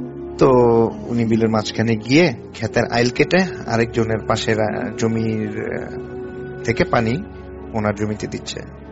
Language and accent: Bangla; Siddhirganj, Dhaka Division, Bangladesh; now in Annemasse, France; আমি ফ্রান্সের আনেমাস শহরে থাকি, আর বাংলাদেশে আমার বাড়ি হচ্ছে নারায়ণগঞ্জের সিদ্ধিরগঞ্জ।